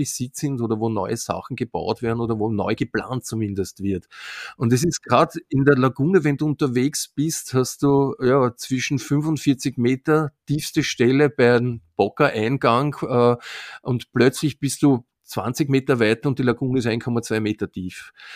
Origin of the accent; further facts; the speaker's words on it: Vienna, Austria; für mich als Wiener, als Zugereister gegenüber gestandenen Venezianer.